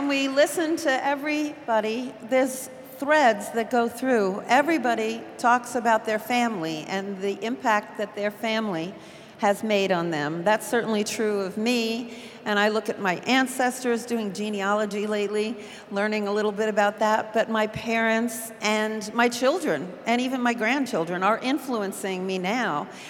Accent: New York, United States; I grew up in Bedford-Stuyvesant.

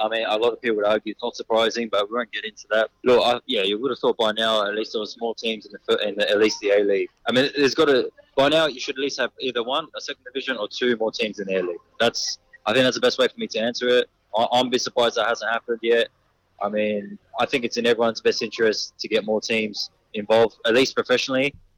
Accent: Australia; born there; Look, obviously I'm born in Australia, you know, so I'm Australian. At the end of the day, I know I've got the Greek heritage, but I see myself as an Australian, always have.

